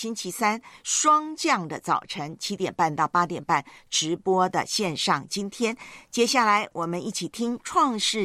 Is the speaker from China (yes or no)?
no; Taiwan; now in Hong Kong; 不论是我的老家台湾那边，又或者是呢香港这边呢